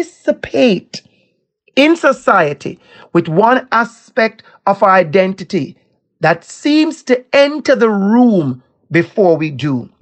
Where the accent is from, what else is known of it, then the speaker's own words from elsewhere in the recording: Jamaica; accent: Jamaican; Me showing up as my full self with my Jamaican accent, I cannot tell you which event I have spoken at, major events, that I have not acknowledged and used my Jamaican accent and my Jamaican dialect.